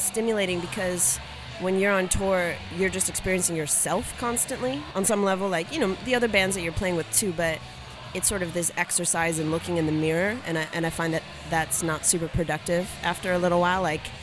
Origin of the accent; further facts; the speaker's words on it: Illinois, United States; So I grew up outside of Chicago, and then I went to college in California in the Bay Area